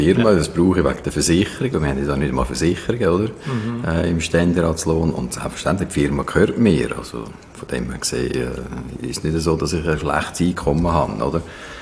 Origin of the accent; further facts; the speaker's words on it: Glarus, Switzerland; weil erstens einmal als Glarner möchte ich, dass Vreni als Gärtli nach wie vor einen Gletscher hat.